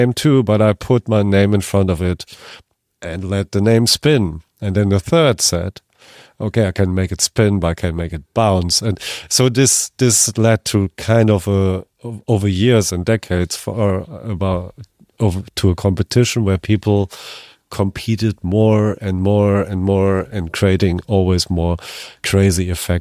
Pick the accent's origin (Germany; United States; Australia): Germany; I'm from Germany